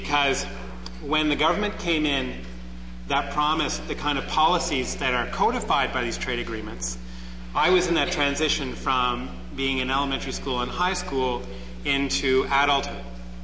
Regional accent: Canada; And I'm from Canada.

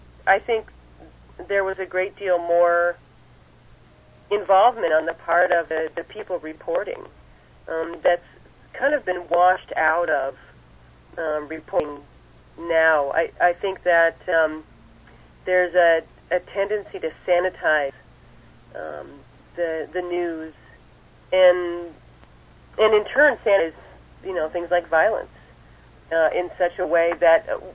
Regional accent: Ohio, United States; You know, I grew up in Northeast Ohio, so I was growing up, the students were killed at Kent State.

